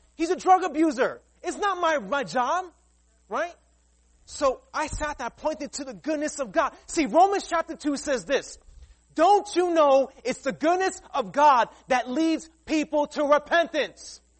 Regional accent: New York City, New York, United States; Years, because see, I grew up in Queens, New York. So street smarts told me, listen, if you see that homeless guy, you walk across the other side.

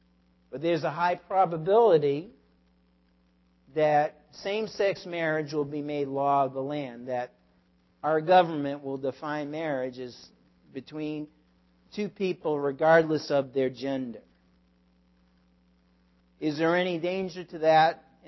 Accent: Massachusetts, United States; I'm from Massachusetts, so that's why I said that.

